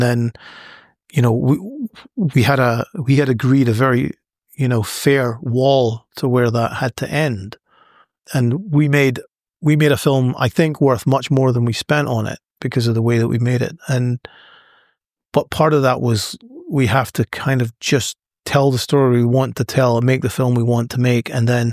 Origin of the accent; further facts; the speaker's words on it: Scotland, United Kingdom; accent: Scottish; which probably means my Scottish accent might be apparent